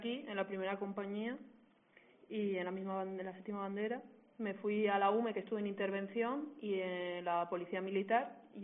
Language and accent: Spanish; León, Castile and León, Spain; y soy de León.